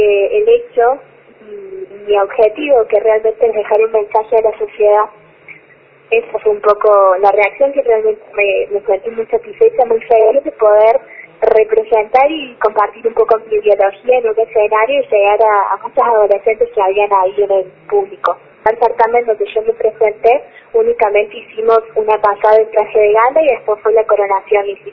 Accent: Argentina; demostrar la cultura de nuestro país a través del talento que nos represente como Argentina en mi caso

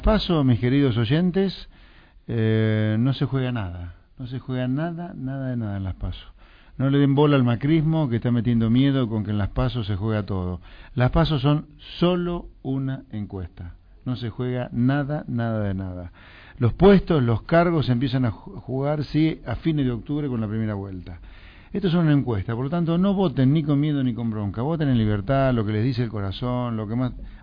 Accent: Pergamino, Buenos Aires Province, Argentina; born there; yo nací en Pergamino, provincia de Buenos Aires también.

